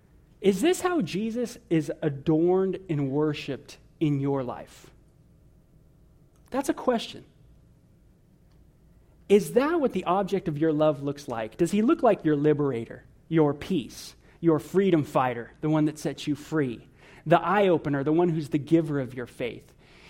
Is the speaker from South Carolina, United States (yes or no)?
no; California, United States; And this is so different from how I was raised in Southern California, hanging out in the San Fernando Valley around a lot of New Age thought.